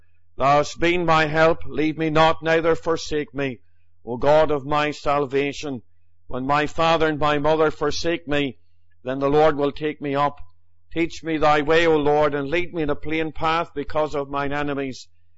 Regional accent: Enniskillen, Northern Ireland, United Kingdom; I was born in Enniskillen, County Fermanagh. You know by the accent that's where I come from. Now, I lived all my life in the town.

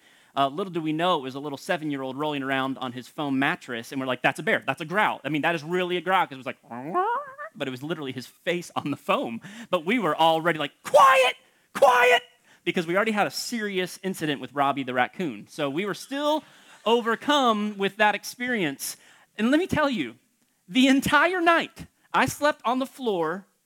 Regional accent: Florida, United States; I'm from South Florida, and so I don't really know how to camp a whole lot

